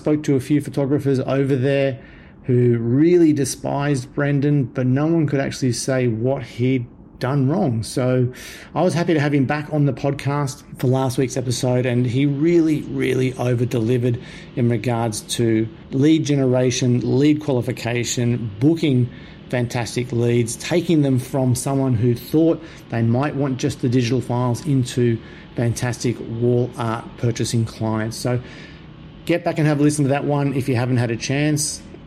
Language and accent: English; Australia; And even being an Aussie myself, I still love seeing the kangaroos.